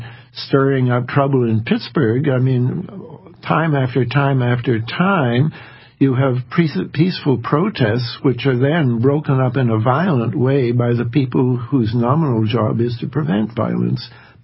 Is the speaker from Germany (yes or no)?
no; Canada; now in United States; I'm not even an American. I'm a Canadian, but I like America.